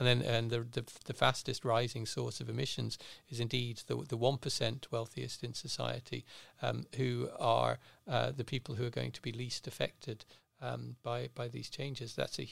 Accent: Ireland; my home country, Ireland

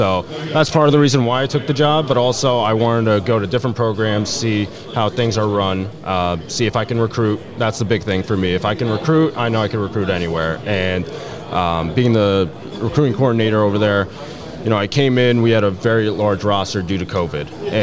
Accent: Queens, New York, United States; I'm originally from Queens, New York, born and raised, and went to Xavier High School in the city.

